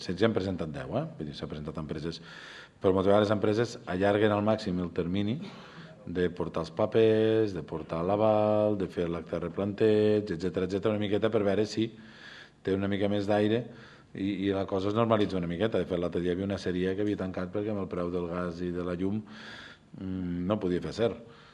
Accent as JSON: {"language": "Catalan", "town": "Balaguer", "region": "Catalonia", "country": "Spain", "said": "aquí som tots catalans i tots balaguerins"}